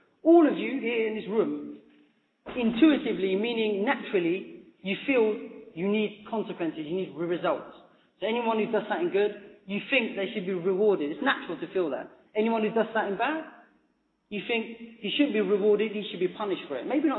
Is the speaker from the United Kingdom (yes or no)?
yes; Camden, London, United Kingdom; I'm from Camden, the area of Camden. So it's way down northwest London, so you might know that area